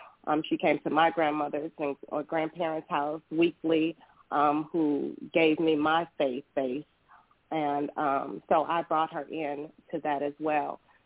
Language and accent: English; Detroit, Michigan, United States; now in Atlanta, United States; I am originally from Detroit. I am now in Atlanta, getting ready to move to L.A., at the end of the month.